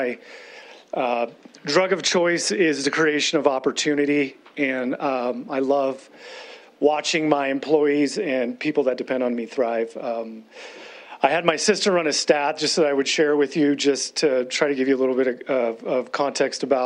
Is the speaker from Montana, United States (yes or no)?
yes; Lewistown, Montana, United States; I was born in Montana in 1976.